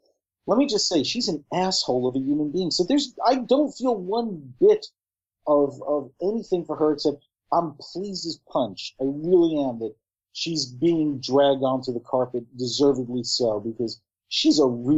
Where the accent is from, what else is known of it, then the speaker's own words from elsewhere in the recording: New York City, New York, United States; because I'm a New Yorker and I know where the hell I'm going.